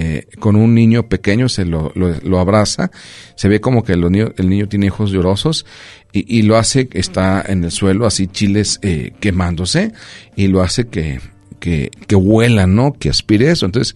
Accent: Mexico; como buenos mexicanos

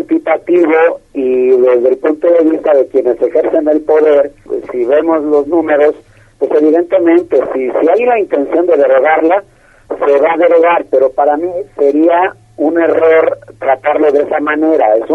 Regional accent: Mexico

